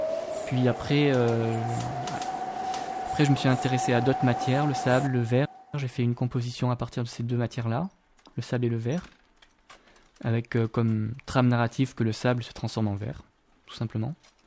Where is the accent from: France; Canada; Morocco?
France; Auvergne-Rhône-Alpes; je viens de France, de la région de Rhône-Alpes, dans la Drôme.